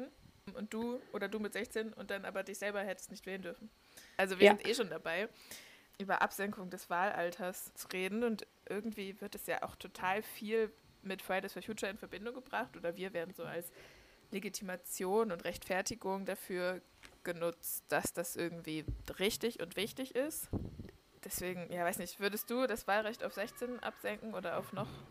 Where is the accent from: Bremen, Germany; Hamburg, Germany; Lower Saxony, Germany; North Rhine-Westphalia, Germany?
Bremen, Germany; Also ich komme ja aus Bremen und da haben wir ja keine Landtagswahlen, weil es ist ein Stadtstaat.